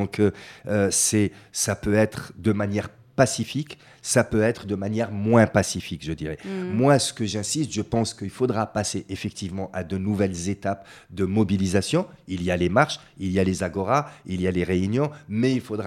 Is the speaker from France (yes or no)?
no; Algeria; c'est pas juste parce que je suis algérien que je suis en train de dire ça